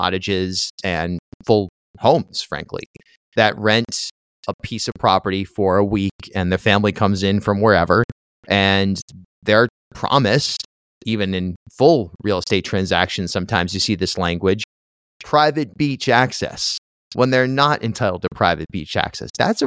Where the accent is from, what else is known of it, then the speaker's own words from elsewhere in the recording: Charlestown, United States; I grew up in Charlestown